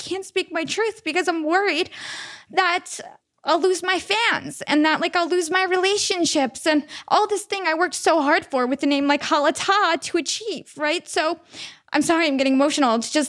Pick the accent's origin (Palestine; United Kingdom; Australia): Palestine; now in United States; really struck a chord with me because I'm Palestinian. All my listeners know I'm 100% Palestinian. I'm so American.